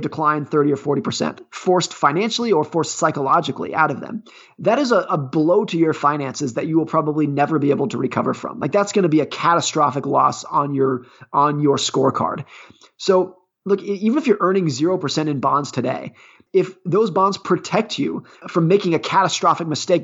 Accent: Lake Tahoe, California, United States; Yeah, so I grew up ski racing in Lake Tahoe, California. It was great. It's a great way to spend your teenage years.

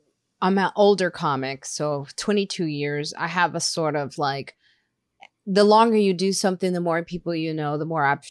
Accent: Highland Park, Illinois, United States; also born or lived in Chicago; so I grew up in Highland Park and then moved to the south side of Chicago, which is a Black neighborhood on the south side of Chicago. Then moved to the suburbs of Chicago, which was a diverse neighborhood.

